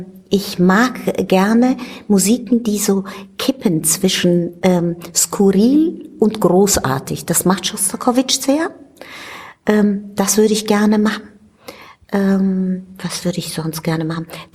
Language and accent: German; Italy; ich komme aus Italien und ich bin mit … aufgewachsen